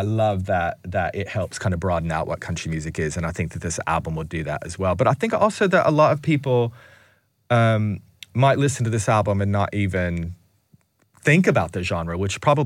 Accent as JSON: {"language": "English", "region": "Tennessee", "country": "United States", "tie": "born or raised there", "said": "even though I grew up in East Tennessee, we didn't just have country music."}